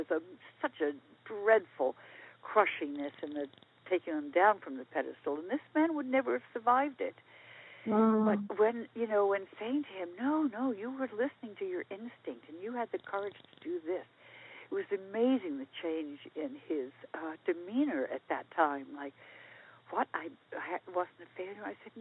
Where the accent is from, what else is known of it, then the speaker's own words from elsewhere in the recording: United States; Now, so I was raised in the United States, and success in the United States was to be successful earning money, basically.